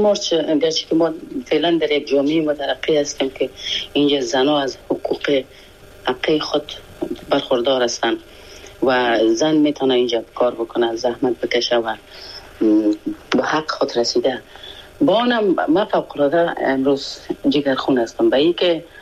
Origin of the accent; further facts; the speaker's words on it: Afghanistan; moved away as an adult; now in France; بعد از سقوط دوران حکومت ما تقریبا یک 5 روز 6 روز بعد از او از افغانستان برآمدم، فرانسه آمدم